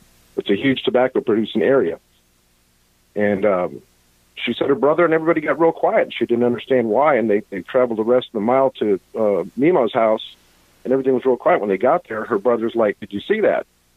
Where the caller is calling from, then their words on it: North Carolina, United States; in North Carolina.